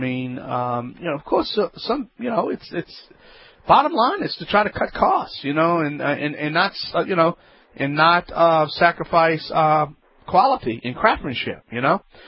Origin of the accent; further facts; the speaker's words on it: Louisiana, United States; I'm the Cajun man from the Bayou Land.